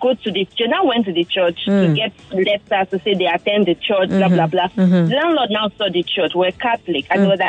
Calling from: Lekki, Lagos, Nigeria; I'm calling from Lekki.

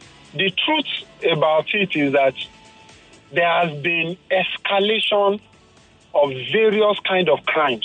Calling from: Oshodi, Lagos, Nigeria; Presently, I'm calling from Oshodi.

